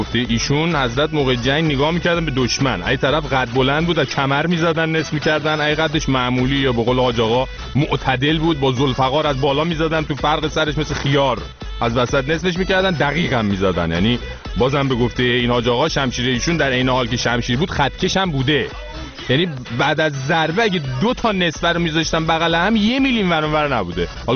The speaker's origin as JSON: {"language": "Persian", "country": "Iran", "said": "ما ایرانی هستیم"}